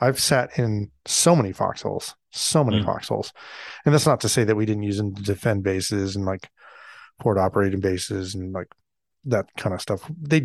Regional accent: Alaska, United States; Well, I grew up in Alaska, so by Halloween

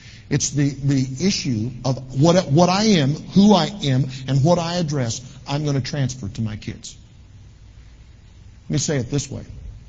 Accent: Omaha, Nebraska, United States; I grew up in Omaha, Nebraska.

